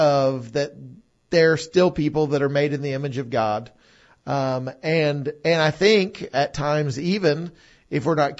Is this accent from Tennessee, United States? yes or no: yes; Farragut, Tennessee, United States; I grew up in Farragut.